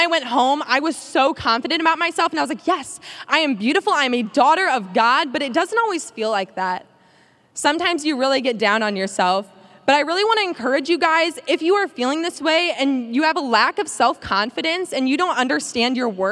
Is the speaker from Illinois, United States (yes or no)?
yes; Belleville, Illinois, United States; I am from the small town of Belleville, Illinois. Anybody from Illinois? Awesome. So I grew up in the Catholic faith